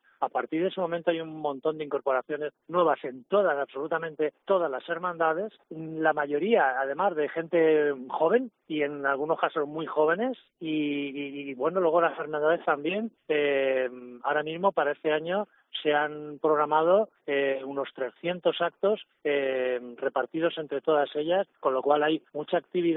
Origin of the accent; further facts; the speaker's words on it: Alicante, Valencian Community, Spain; lo digo como alicantino, que siempre he tenido esa sensación